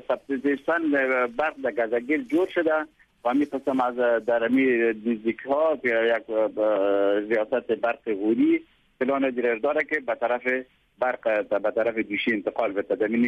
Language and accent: Persian; Baghlan, Afghanistan; در ولایت ما پیشتر هم گفتم ولایت بغلان در مسیر رای 8 ولایت قرار داره.